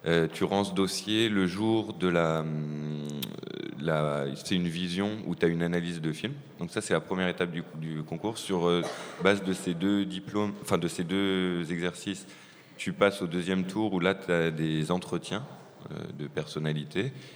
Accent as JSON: {"language": "French", "country": "France", "said": "moi, je ne suis pas belge, je suis français d'origine"}